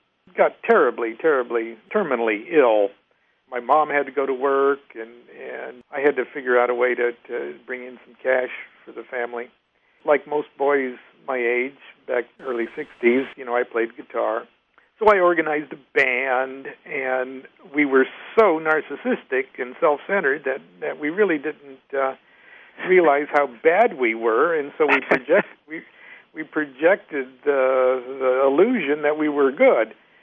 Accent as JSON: {"language": "English", "region": "Nebraska", "country": "United States", "said": "And I come from Nebraska"}